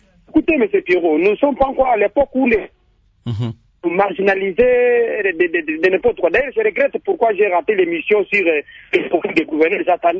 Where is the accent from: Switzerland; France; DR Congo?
DR Congo; Lumumbaville, Sankuru; Les chefs de l'État venaient de passer récemment chez nous, à Analoa, à Lumumbaville, pour installer les nouveaux maires de villes Sonadue.